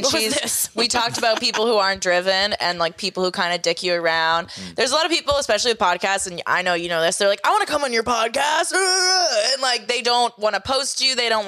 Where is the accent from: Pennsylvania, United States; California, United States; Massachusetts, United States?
Massachusetts, United States; Boston